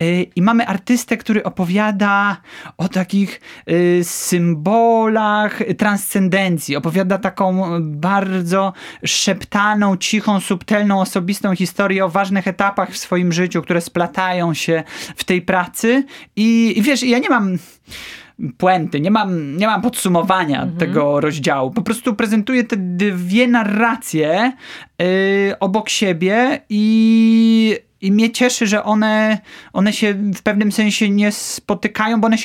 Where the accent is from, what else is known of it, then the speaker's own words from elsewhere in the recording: Warsaw, Masovian Voivodeship, Poland; mieszkam prawie że od urodzenia w Warszawie